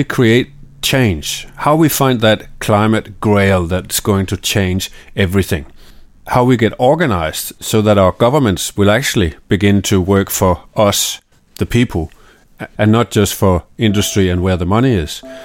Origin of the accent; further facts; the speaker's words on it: Denmark; So, for inspiration, I looked to my home country, Denmark.